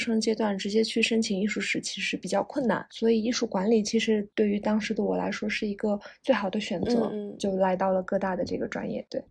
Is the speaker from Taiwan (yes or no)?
no; Tibet, China; also born or lived in Shanghai / Beijing / New York; 我是从小生在西藏长在西藏，通过上学的方式在上海呀、北京啊包括纽约呀度过了十几年的时间吧。在3年前从纽约毕业之后呢，又回到了拉萨